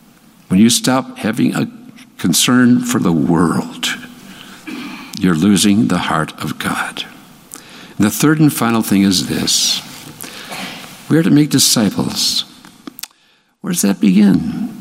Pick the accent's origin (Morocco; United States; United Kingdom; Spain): United States; Minnesota; I grew up in a little town, a country hick. My wife grew up in a little town in Iowa. I grew up in Minnesota.